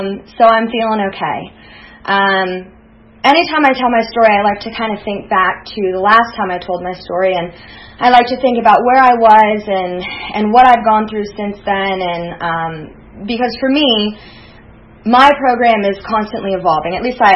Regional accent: Virginia, United States; I grew up in Virginia, and as I was growing up, I lived with my father and my stepmother.

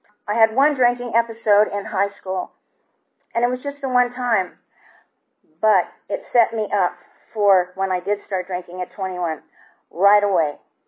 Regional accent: San Diego, California, United States; born there; I was born in San Diego, California in 1947, one of the early baby boomers.

